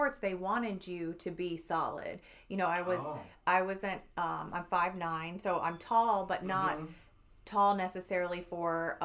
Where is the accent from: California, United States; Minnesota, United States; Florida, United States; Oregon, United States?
Florida, United States; Oh no, I'm from South Florida.